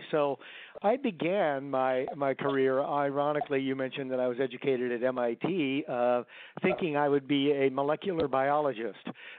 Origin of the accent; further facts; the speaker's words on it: Rockford, Illinois, United States; continued for 45 years as the performing arts center of my hometown, Rockford, Illinois.